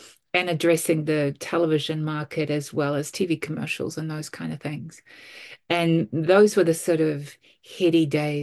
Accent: Auckland, New Zealand; I grew up in Auckland. So unlike many people who live in Auckland, I actually grew up here. For the last 15 years or so of my working life, I've spent a lot of time offshore, either virtually or traveling.

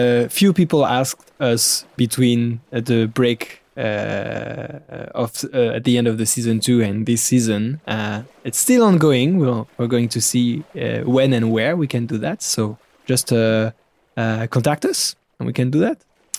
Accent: Aubignosc, Provence-Alpes-Côte d'Azur, France; I grew up in the south of France, in a small town called Aubignosc.

